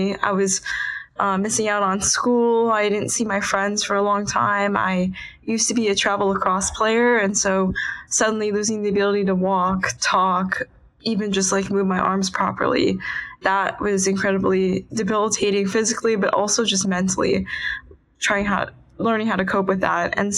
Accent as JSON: {"language": "English", "town": "McLean", "region": "Virginia", "country": "United States", "said": "I'm from McLean, Virginia. I'm a current junior in high school, so I'm 17."}